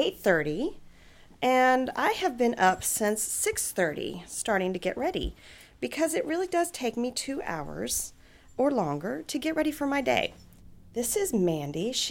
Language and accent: English; Charlotte, North Carolina, United States; now in Atlanta, United States; I work in Atlanta, not here in Charlotte, but I'm originally from Charlotte, so I have a lot of family here